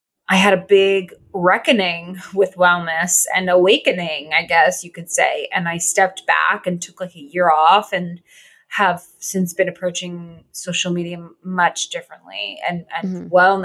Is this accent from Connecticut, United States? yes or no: yes; Connecticut, United States; also born or lived in Los Angeles; now in Brooklyn, United States; I am she. And I am from Connecticut. I currently live in Brooklyn.